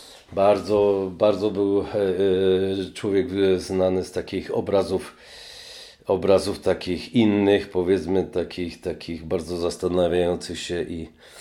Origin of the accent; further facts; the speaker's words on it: Wadowice, Lesser Poland, Poland; jestem urodzony w Wadowicach w 1961 roku.